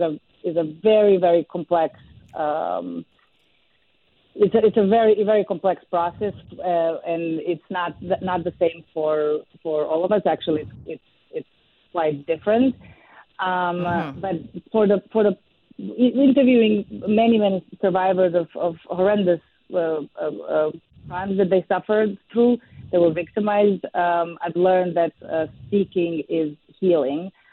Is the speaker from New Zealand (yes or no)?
no; Serbia; English is a second language; moved away as an adult; I was born and raised in Serbia, and I had a beautiful acting career.